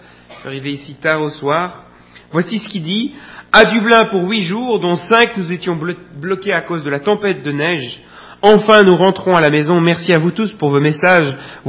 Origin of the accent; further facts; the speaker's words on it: Belgium; On est belges dans la plupart de la pièce